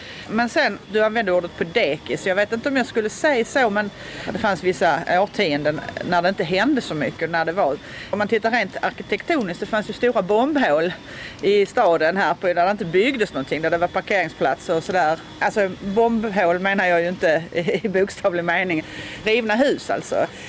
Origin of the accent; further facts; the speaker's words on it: Malmö, Skåne, Sweden; De första 7 åren så växte jag upp på Edvard Lindahlsgatan. Det ligger precis vid Kronprinsen kan man säga. Så gifte min mamma sig, så flyttade vi till Söderkulla som ligger, vad ska vi säga, en bit ifrån Eriksfält, som är ett sånt där 60-talsområde.